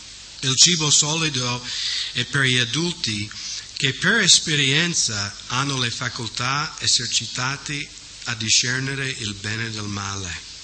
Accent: United States; Italian is a second language; now in Italy; tutta questa roba è partita dall'America, quindi il mio paese è proprio radice del male

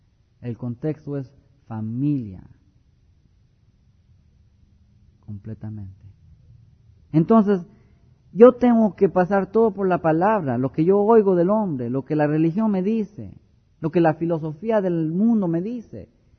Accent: Mexico City, Mexico; born there; Yo nací en México, Distrito Federal, allí en la villa, en la catedral.

